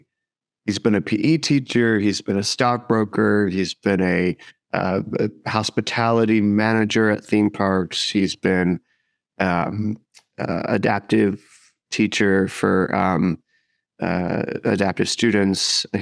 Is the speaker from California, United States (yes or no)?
no; Orlando, Florida, United States; also born or lived in New Jersey, United States; I am from Orlando, Florida.